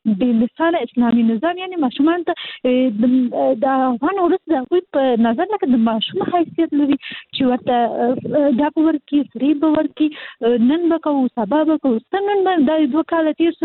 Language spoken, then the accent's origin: Pashto; Kabul, Afghanistan; زه خاصلي د کابل یم،